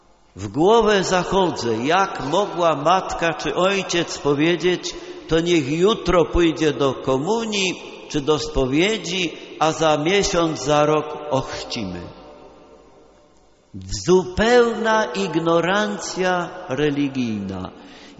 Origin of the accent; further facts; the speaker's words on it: Silesian Voivodeship, Poland; Pochodzę z tej ziemi, więc mogę spokojnie opowiedzieć żart zawarty w jednej z książeczek z gwarą śląską.